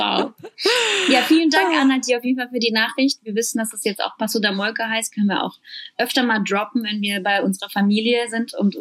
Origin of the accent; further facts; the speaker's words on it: Russia; ich bin mir nicht so ganz sicher, ich komm aus Russland.